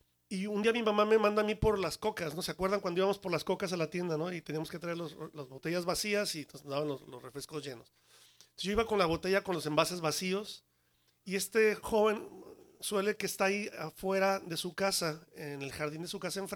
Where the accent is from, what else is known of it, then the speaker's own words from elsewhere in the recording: Guadalajara, Jalisco, Mexico; nos fuéramos a vivir a Guadalajara, que es donde yo nací, yo soy de Guadalajara.